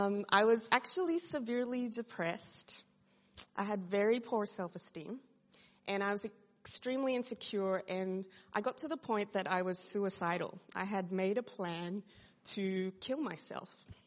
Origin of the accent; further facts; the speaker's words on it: Sydney, New South Wales, Australia; You know, I am from Sydney originally, so I was born and raised in Sydney. I have a Filipino background. I don't understand Tagalog.